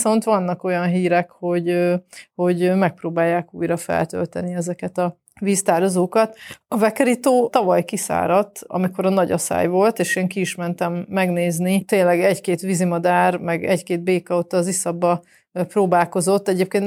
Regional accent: Debrecen, Hajdú-Bihar, Hungary; én egyébként debreceni vagyok, úgyhogy van némi emlékem, hogy milyen volt régen, van némi rálátásom milyen most

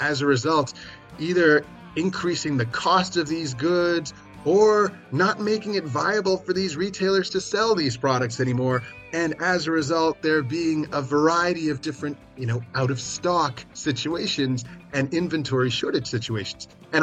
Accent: South Africa; now in North America; Now, I'm originally South African.

